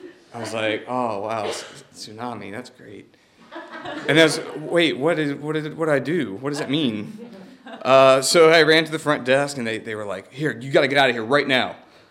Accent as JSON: {"language": "English", "region": "the South", "country": "United States", "said": "So I'm from the South. I don't really know anything about tsunamis. I've only been here for 2 years."}